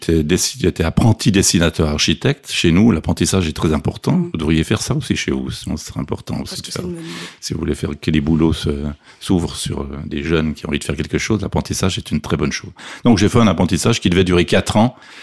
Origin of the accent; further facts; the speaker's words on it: Renens, Vaud, Switzerland; j'habitais à Lausanne, bien sûr. Je suis né à Renan, qui est une petite ville à 10 km de Lausanne.